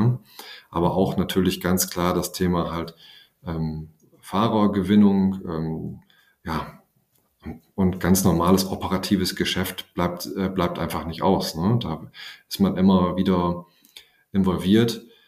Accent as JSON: {"language": "German", "town": "Georgsmarienhütte", "region": "Lower Saxony", "country": "Germany", "tie": "born or raised there", "said": "ich bin für ein Studium auch schon mal rausgekommen und da war es auch ehrlich gesagt gar nicht so ganz klar immer, ob man wirklich zurückkommt nach Georgsmarienhütte."}